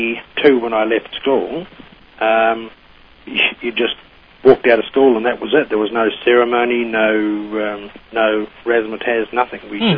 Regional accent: Hamilton, Waikato, New Zealand; born there; Now, I was born in Hamilton, New Zealand, on the 27th of April, 1945.

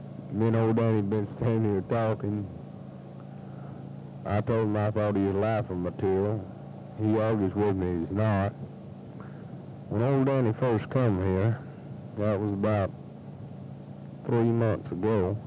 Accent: California, United States; Jenny and I seem to be alike, even though he is from Texas and I'm from California.

